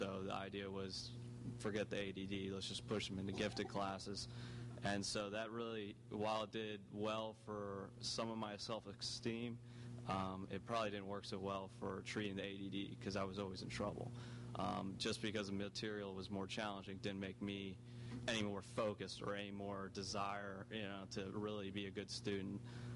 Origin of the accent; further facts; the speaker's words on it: Lutz, Florida, United States; So I grew up in Lutz.